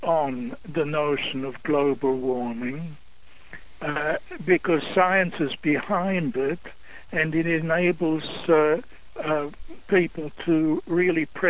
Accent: Australia; accent: Australian; also born or lived in Vienna, Austria; Yeah, I was born in Vienna, and we got out in 1939. Shortly after the Germans took over. And I lived in Australia until 1965.

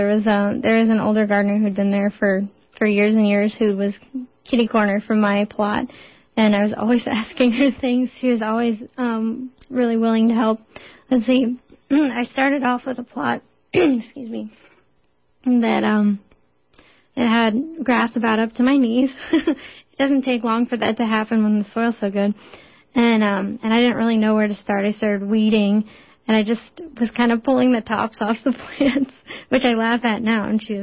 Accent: Columbus, Ohio, United States; now in Portland, United States; I'm originally from Columbus, Ohio, and so I couldn't believe the kinds of things that would grow in Portland.

